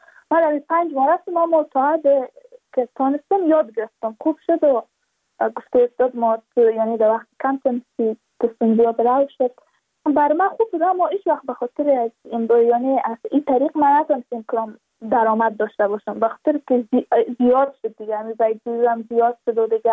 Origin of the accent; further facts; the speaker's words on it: Badakhshan, Afghanistan; چون ما از بدخشان هستیم،